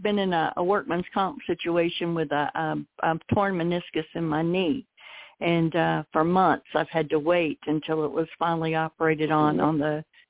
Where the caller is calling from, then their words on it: Tulsa, Oklahoma, United States; I'm outside of Tulsa.